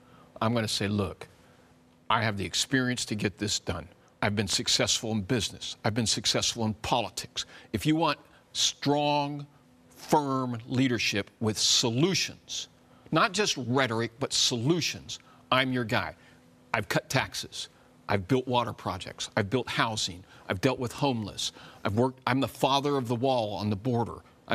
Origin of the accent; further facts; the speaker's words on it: California, United States; The sun and the climate.